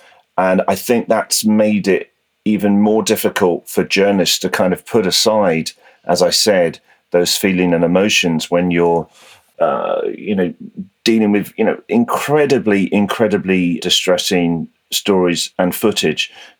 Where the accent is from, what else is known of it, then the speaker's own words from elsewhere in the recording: United Kingdom; I'm British